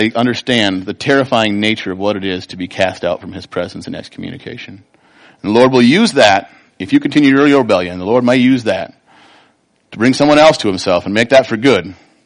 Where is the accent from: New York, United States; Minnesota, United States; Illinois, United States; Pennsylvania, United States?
Minnesota, United States; I grew up in Minnesota.